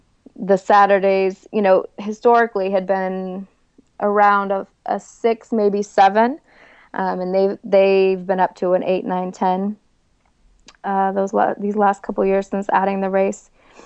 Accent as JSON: {"language": "English", "region": "California", "country": "United States", "tie": "born or raised there", "said": "But growing up here, we had, like, our churc"}